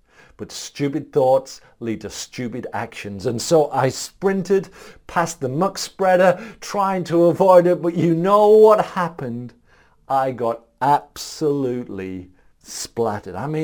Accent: North East England, United Kingdom; I was brought up in County Durham, northeast of England.

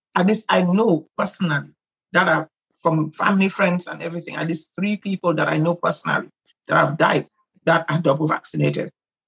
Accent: Cameroon; moved away as an adult; also born or lived in Nigeria; now in United States; I grew up in Cameroon, Central Africa. I went to medical school in Nigeria.

